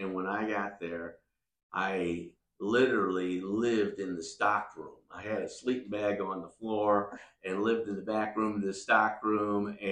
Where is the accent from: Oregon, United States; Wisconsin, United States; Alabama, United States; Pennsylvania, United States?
Alabama, United States; because I am from Alabama